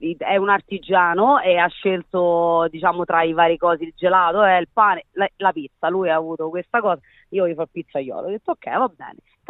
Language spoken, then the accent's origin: Italian; Rome, Lazio, Italy; siamo italiani, rimane dentro di noi, veniamo da Roma.